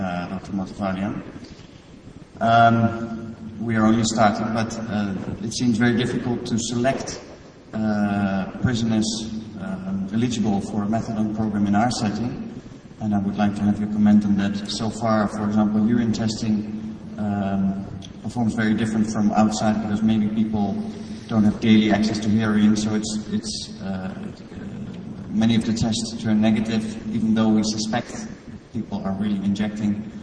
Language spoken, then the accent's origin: English; Netherlands; English is a second language; I'm from Holland, but I'm supporting an Indonesian program